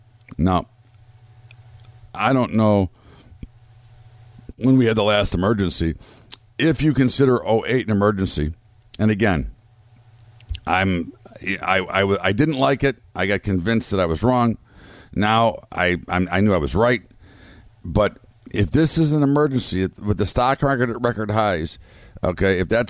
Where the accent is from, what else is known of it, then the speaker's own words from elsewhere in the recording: United States; I mean, again, I'm an American. I love America.